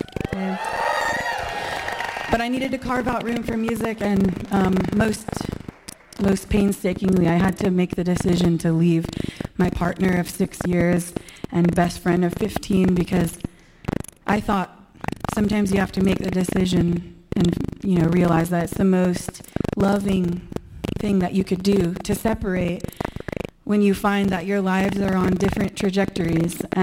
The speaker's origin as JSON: {"language": "English", "region": "Alaska", "country": "United States", "tie": "born or raised there", "also_born_or_lived": "Boise", "said": "I grew up in Alaska, but I spent 13 in Boise, Idaho."}